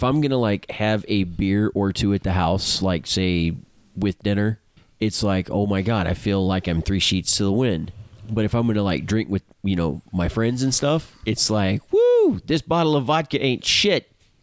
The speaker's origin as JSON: {"language": "English", "region": "Texas", "country": "United States", "said": "Dude, I'm from Texas. Yes."}